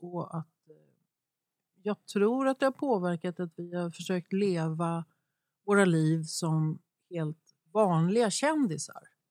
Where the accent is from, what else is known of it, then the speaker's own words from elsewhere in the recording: Umeå, Västerbotten County, Sweden; born there; also born or lived in Trångsund / Vändelsö / Lund / Nynäshamn; Jag är född i Umeå.